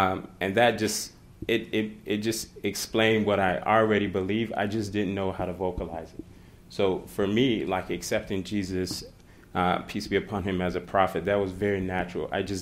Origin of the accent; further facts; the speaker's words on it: Mississippi, United States; also born or lived in Chicago; I was born in Chicago, but they were part of a church that said you needed to move away from the city, so we moved to rural Mississippi.